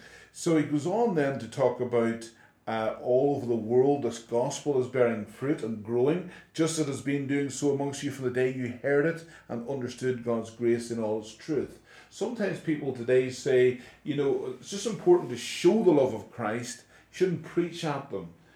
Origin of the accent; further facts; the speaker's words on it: Northern Ireland, United Kingdom; I come from Northern Ireland, I can't say the word mirror, looking glass.